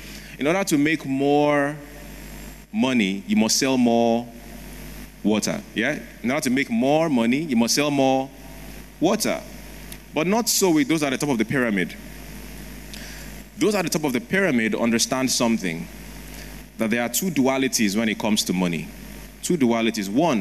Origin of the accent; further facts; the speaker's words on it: Lagos, Nigeria; we grew up in Lagos, Surulere, that time